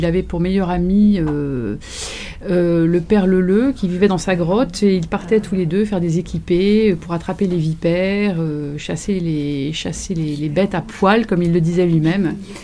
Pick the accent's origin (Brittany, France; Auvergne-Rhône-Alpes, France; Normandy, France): Normandy, France; je ne suis pas originaire de Bourgogne, je suis originaire de Normandie. Donc je suis arrivée dans Lyon en 1999